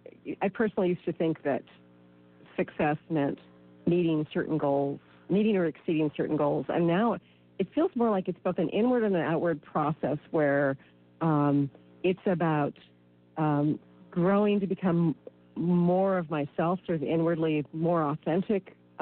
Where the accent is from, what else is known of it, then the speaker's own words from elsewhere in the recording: Texas, United States; You know, I'm a Texan originally